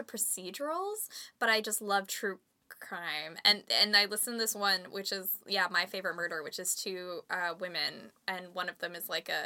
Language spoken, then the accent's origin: English; Canada; And it does happen, though, where I go to the States and they recognize I'm Canadian because of that.